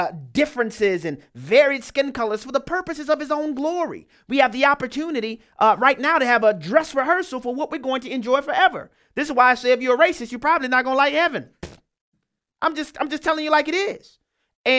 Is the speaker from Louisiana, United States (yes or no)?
yes; New Orleans, Louisiana, United States; I'm from New Orleans, Louisiana. You know anybody from New Orleans? We got all kinds of mixings going on, all right?